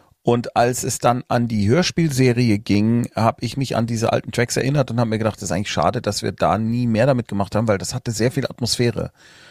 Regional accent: Munich, Bavaria, Germany; Wir mussten dann tatsächlich nach Münchener Perlach ausweichen, wo ich aufgewachsen bin

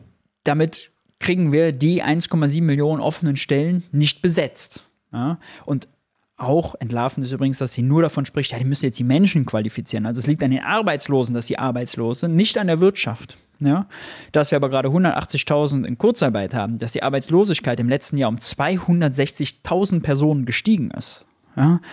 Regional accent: Mönchengladbach, North Rhine-Westphalia, Germany; aus Mönchengladbach, meiner Heimatstadt.

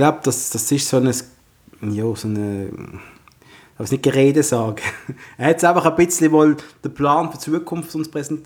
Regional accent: Switzerland; Aber wir sind Schweizer, Patrice

